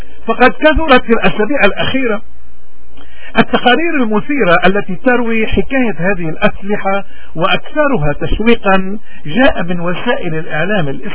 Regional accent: Lebanon; إذن نحن كلبنانيين أكثر ناس نحن معنيين بهذا الأمر

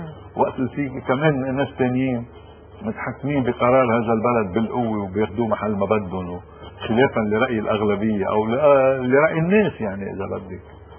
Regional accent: Lebanon; لكن المؤسف انه نحن كلبنانيين صرنا نعتبرها

